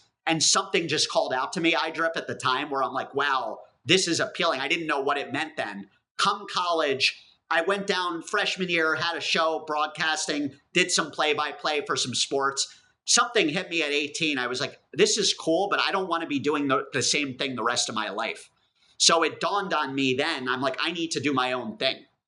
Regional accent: New Jersey, United States; So I'm here as a kid growing up in New Jersey, like diehard foodie. I grew up very close to New York City

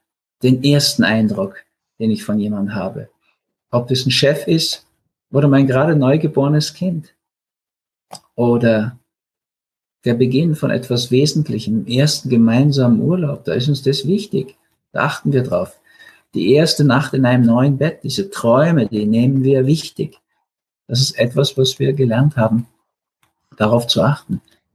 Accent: Austria; Und dann tanzen wir vielleicht mit dem Donauwalzer als Österreicher

